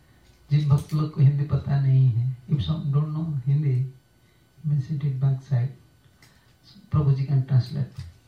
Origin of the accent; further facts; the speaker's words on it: Odisha, India; हम तो उड़िया आदमी हैं, उड़ीसा में हम रहते हैं